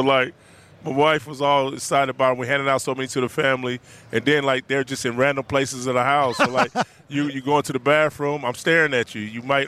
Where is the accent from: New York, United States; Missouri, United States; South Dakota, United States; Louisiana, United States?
Missouri, United States; Kansas City; born there; I was born in Kansas City, Missouri.